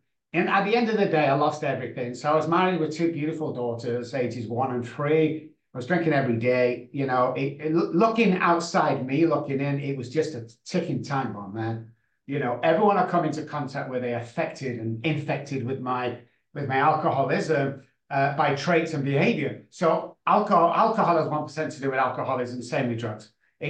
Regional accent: Manchester, North West England, United Kingdom; now in San Antonio, United States; I come from Manchester, back in the United Kingdom, even though I live in San Antonio, Texas right now

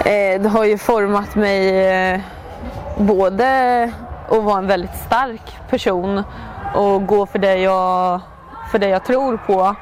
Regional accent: Linköping, Östergötland, Sweden; also born or lived in Oslo, Norway; mina föräldrar träffades i Oslo blir det att jag säger. Och så är jag född där och flyttade till Linköping när jag var 7 år.

